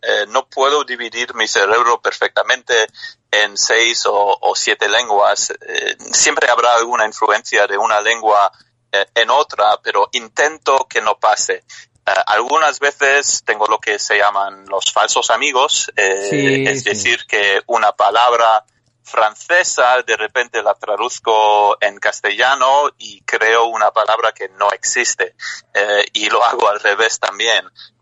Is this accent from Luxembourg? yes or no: yes; Luxembourg; Spanish is a second language; yo crecí en Luxemburgo, donde se hablan un montón de lenguas, incluso el luxemburgués, que es la lengua que hablo con mis amigos y con muchos conocidos.